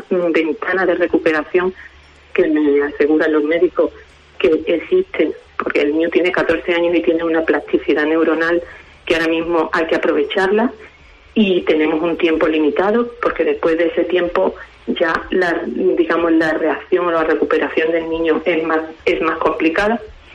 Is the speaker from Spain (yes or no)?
yes; Jerez de la Frontera, Andalusia, Spain; como nosotros somos de Jerez, el traslado al hospital de Jerez